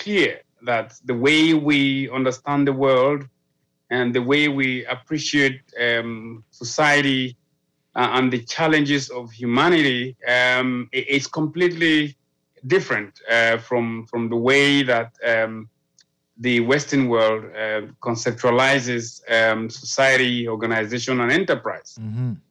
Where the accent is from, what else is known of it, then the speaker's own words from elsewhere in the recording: Cameroon; also born or lived in Nigeria; now in United Kingdom; I am originally from Cameroon and Nigeria, and I live and work in the UK as a lecturer and a researcher